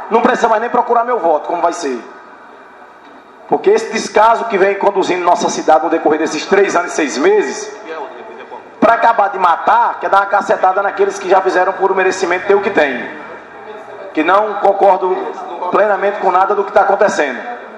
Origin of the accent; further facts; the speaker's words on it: Mandacaru, Alagoas, Brazil; que ela é de Juremal, sou de Mandacaru